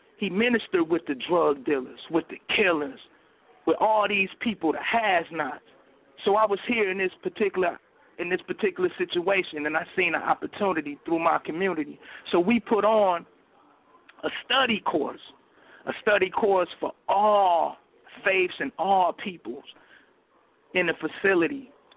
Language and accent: English; Flint, Michigan, United States; You know, I'm from Flint, Michigan. We own that Michigan thing, you know.